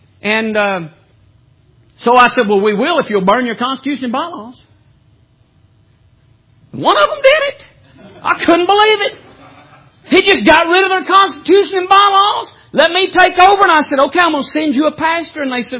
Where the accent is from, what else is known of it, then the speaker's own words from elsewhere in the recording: Alabama, United States; You know, when I was growing up in Alabama, they had blue laws. Everything shut down on Sunday.